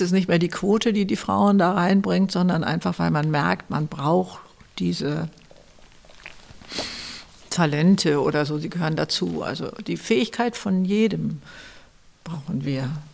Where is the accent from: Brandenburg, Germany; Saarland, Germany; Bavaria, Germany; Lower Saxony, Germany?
Lower Saxony, Germany; Ich komme aus Niedersachsen